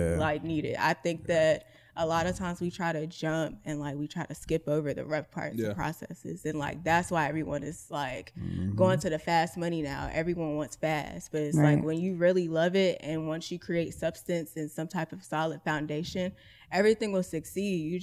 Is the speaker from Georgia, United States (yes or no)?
yes; Atlanta, Georgia, United States; I will say, so I'm from Atlanta.